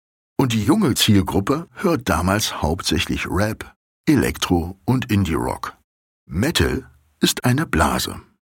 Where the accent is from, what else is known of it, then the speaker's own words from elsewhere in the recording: Magdeburg, Saxony-Anhalt, Germany; In Magdeburg, meiner Heimatstadt, gab es zu DDR-Zeiten sogar ein sehr bekanntes Festival